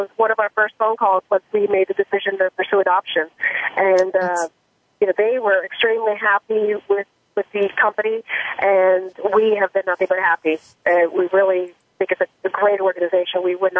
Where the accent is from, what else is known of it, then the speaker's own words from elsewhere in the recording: Brandon, Florida, United States; I'm from Brandon, Florida, and my husband and I, we completed a domestic adoption.